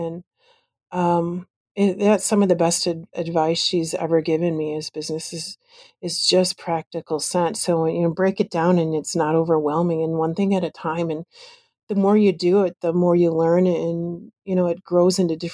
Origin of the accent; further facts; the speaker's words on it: Columbus, Wisconsin, United States; My sisters and I grew up in Columbus, Wisconsin.